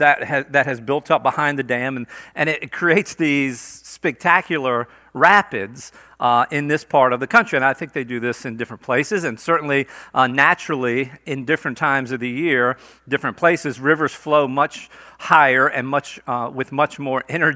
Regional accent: Delaware, United States; one of my buddies that I grew up with has been watching from my home state of Delaware.

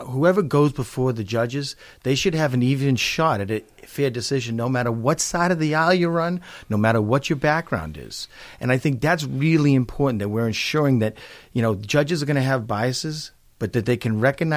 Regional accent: Braintree, Massachusetts, United States; It goes down through Braintree, which is my hometown, all the way through Brockton, Randolph, down through the Bridgewaters where I live now

